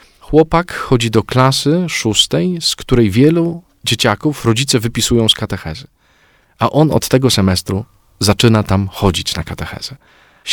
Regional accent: Ostrzeszów, Greater Poland Voivodeship, Poland; No, jestem z Ostrzeszowa.

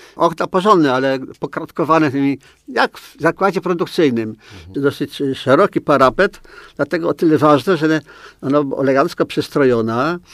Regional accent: Kalisz, Greater Poland Voivodeship, Poland; Ja się urodziłem w Kaliszu, zresztą wychowałem.

